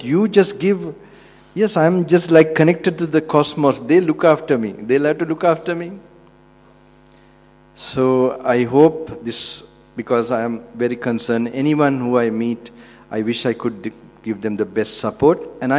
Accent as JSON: {"language": "English", "country": "Lesotho", "tie": "born or raised there", "said": "I was brought up in Southern Africa, Lesotho, in the international schools there."}